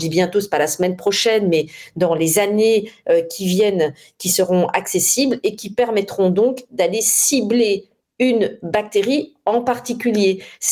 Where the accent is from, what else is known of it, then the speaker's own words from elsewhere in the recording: Vietnam; non, je suis dans mon pays d'origine.